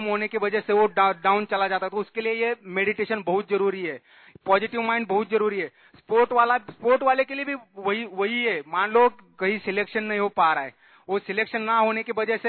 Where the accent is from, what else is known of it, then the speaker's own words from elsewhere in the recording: Maharashtra, India; महाराष्ट्र से हूँ और अभी एनडीआरएफ पुणे में सेवा दे रहा हूँ।